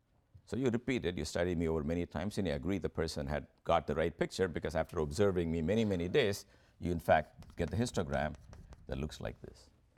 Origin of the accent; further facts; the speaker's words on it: Cheshire, Connecticut, United States; This is my hometown, it's Cheshire, this is Yale, and this is the infamous Route 10.